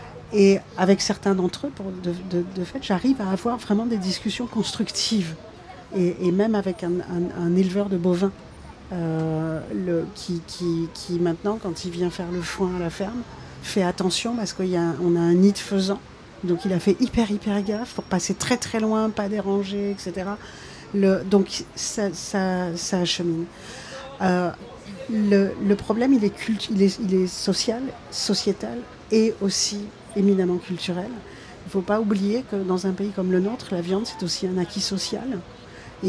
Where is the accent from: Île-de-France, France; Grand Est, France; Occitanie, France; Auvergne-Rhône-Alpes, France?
Île-de-France, France; Paris; Je suis une femme, je suis parisienne, je suis végane.